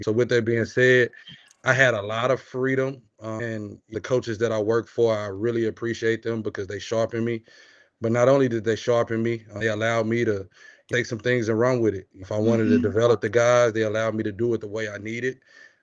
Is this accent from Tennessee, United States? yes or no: yes; Memphis, Tennessee, United States; I'm from Memphis, Tennessee. How on God's green earth did I end up in Idaho?